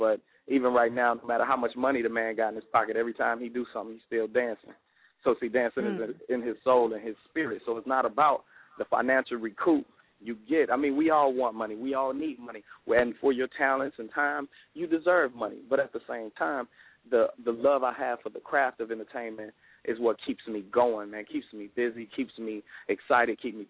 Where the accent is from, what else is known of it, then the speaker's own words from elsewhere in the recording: Miami, Florida, United States; also born or lived in Chicago; I was born in Chicago. My mom had me in Chicago. When my father, you know what I'm saying, he was in the military. He was stationed at Homestead Air Force Base. So I went to Miami when I was very, very young.